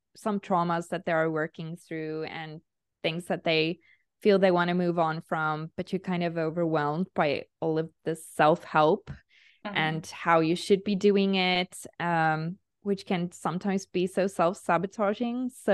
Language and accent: English; South Africa; now in Portugal; I'm South African, but we live in Portugal. So right now I'm in Portugal.